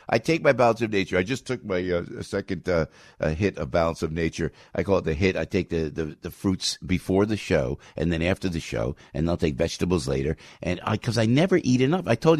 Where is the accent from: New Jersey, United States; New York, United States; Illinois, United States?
New Jersey, United States; accent: New Jersey; You could call with my New Jersey accent, 877-970-2999.